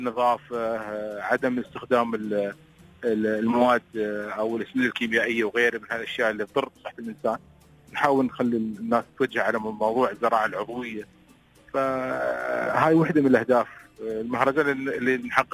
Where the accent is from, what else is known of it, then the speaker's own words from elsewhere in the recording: United Arab Emirates; عندنا في الإمارات